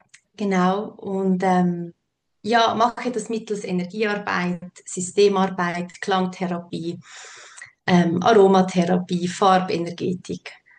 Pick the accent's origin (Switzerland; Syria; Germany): Switzerland; Ich komme aus der Schweiz und wohne mit meinem Sohn und meinem Mann im schönen Kanton Nidwalden. Das ist ganz in der Nähe von Luzern.